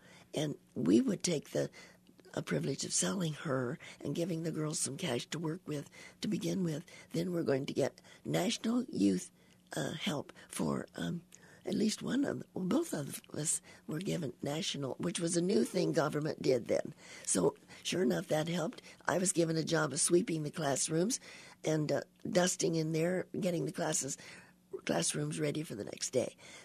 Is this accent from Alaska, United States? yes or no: no; Kidder, Missouri, United States; I grew up in Kidder, Missouri, on a farm about a mile out to from the town. There were only about 350 people total in the town